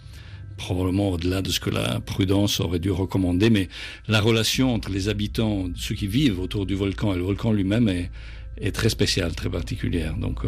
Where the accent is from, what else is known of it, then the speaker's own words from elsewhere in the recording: Catania, Sicily, Italy; born there; Je suis né à Catania, en Italie, d'un père grec et d'une maman de Florence.